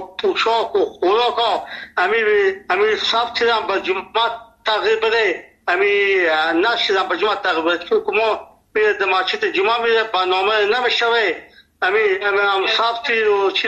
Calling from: Nimruz, Afghanistan; ما 50 سال در ولایت نیمروز هستیم. اینجا لهجه ما لهجه فارسی هست، اینجا لفظی ما لهجه بلوچی هست، اینجا پشتو گپ میزنیم.

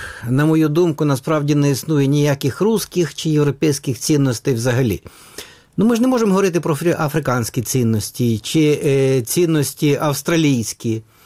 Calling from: Kramatorsk, Donetsk Oblast, Ukraine; Краматорск.

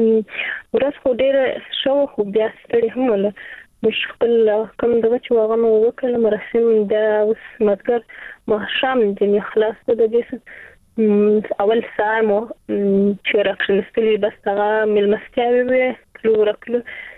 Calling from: Zabul, Afghanistan; د زابل څخه تماس نیولې دي.

